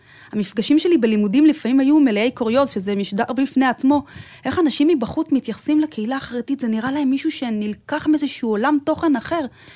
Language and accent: Hebrew; Bnei Brak, Tel Aviv District, Israel; גדלתי בבני ברק, במרכז העיר.